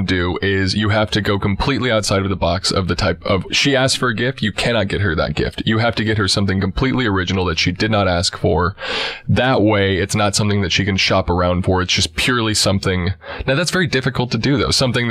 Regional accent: Texas, United States; I grew up in Texas.

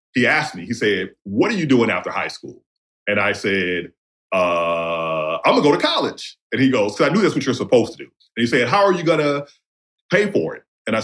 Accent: Heidelberg, Mississippi, United States; I grew up in Heidelberg High School in Jasper County, Mississippi, all black.

